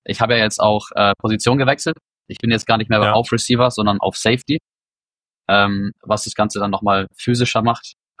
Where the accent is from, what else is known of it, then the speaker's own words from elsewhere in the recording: Bavaria, Germany; Ich komme aus Deutschland, aus einer kleinen Stadt, ne Erlangen oder Nürnberg.